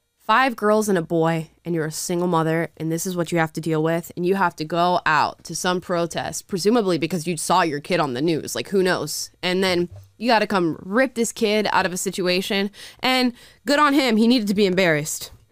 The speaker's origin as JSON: {"language": "English", "region": "Florida", "country": "United States", "tie": "born or raised there", "said": "Like growing up in Florida, every year in Miami, the streets were going crazy."}